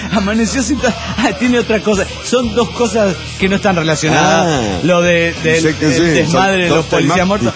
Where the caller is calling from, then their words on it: Santa Barbara, California, United States; de Santa Bárbara, Califas.